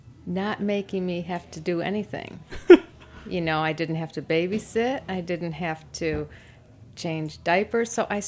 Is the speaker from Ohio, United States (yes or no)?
yes; Cleveland, Ohio, United States; Cleveland.